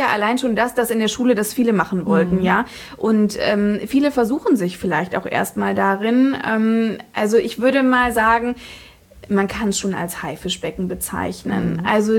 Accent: Fritzlar, Hesse, Germany; Genau, also um genau zu sein, wurde ich in Fritzlar geboren, also ich bin so richtige Nordhessin.

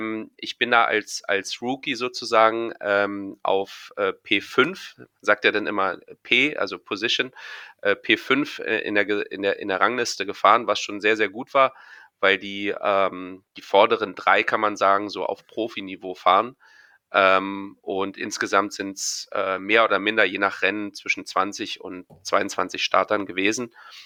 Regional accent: Berlin, Germany; glücklicherweise für mich als Berliner

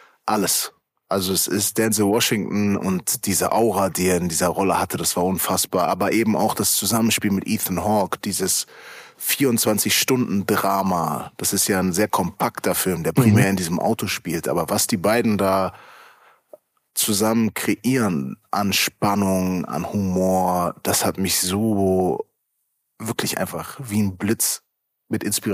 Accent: Germany; Ich bin doch Deutscher.

